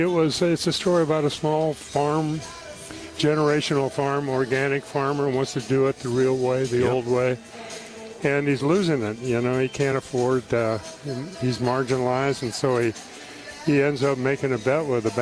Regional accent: Spokane, Washington, United States; And this film, and I think how I was brought up in Spokane, Washington, that was what we had as our tradition, is our backup.

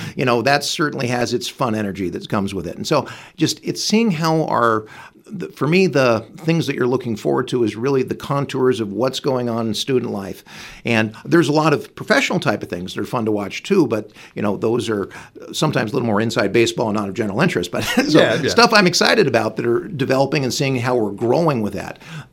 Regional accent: Salt Lake City, Utah, United States; I grew up in Salt Lake City.

